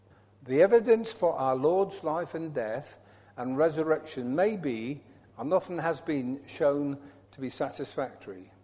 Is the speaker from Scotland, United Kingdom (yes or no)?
yes; Scotland, United Kingdom; I come from Scotland, as you probably know by now, despite my accent.